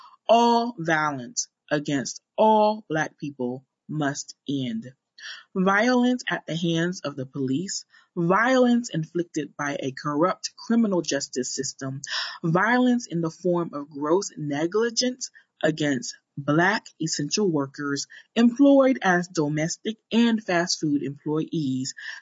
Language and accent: English; New York City, New York, United States; As a young Black girl growing up in the Bronx, New York, I have lived this horrifying reality many times.